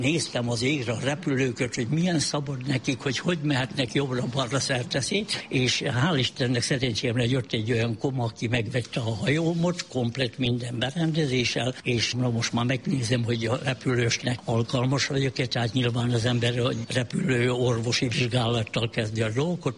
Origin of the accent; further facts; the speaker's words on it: Kömlő, Heves, Hungary; born there; Kömlőn születtem, itt Kisárosfaluban